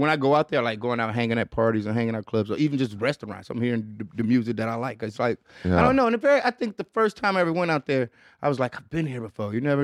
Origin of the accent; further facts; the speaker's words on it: Detroit, Michigan, United States; guess growing up in Detroit, you know, it's always like I said, my dad's a house DJ, so I always grew up around like ghetto tech and techno shit.